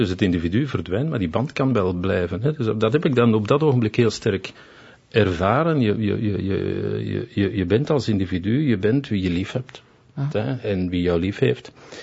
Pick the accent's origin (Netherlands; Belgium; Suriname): Belgium; Flanders; man, ik ben een Vlaming, ik doe dat.